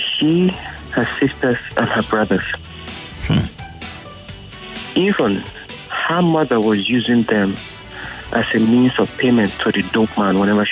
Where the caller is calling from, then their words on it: Michigan, United States; I'm calling from Michigan.